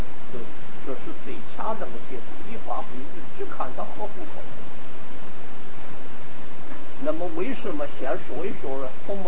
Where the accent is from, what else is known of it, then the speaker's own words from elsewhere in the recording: North China, China; accent: northern dialect; 所以我跟你们说过我那个北方土话，你过了这个村没有这个店